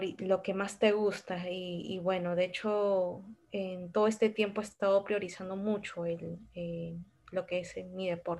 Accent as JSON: {"language": "Spanish", "region": "Ayacucho", "country": "Peru", "tie": "born there", "said": "el lugar donde yo nací, que es en Ayacucho, Sarawak"}